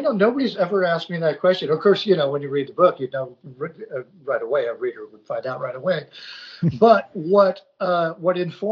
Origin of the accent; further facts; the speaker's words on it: San Juan Capistrano, California, United States; I grew up in San Juan Capistrano, mm-hmm. where the swallows come back every year.